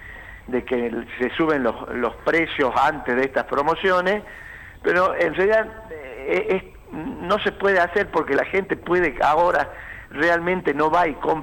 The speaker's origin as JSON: {"language": "Spanish", "country": "Argentina", "said": "como argentinos"}